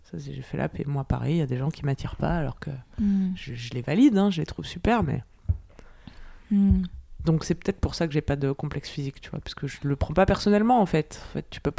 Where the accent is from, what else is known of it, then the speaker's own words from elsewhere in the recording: Auvergne-Rhône-Alpes, France; Je suis chauvine de l'Ardèche, tu vois.